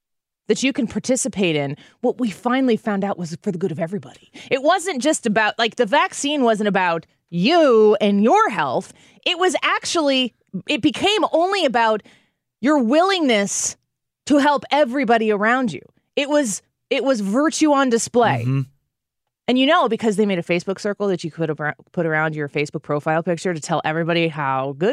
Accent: Illinois, United States; I remember during lockdown, I'm from Illinois, so we were trailblazers in the way of lockdowns.

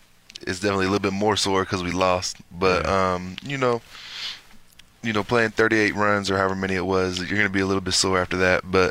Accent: Phoenix, Arizona, United States; also born or lived in Fresno; I grew up in Arizona, Phoenix area. Went to, high school in Phoenix and then transferred to Scottsdale. Then went out to Cali.

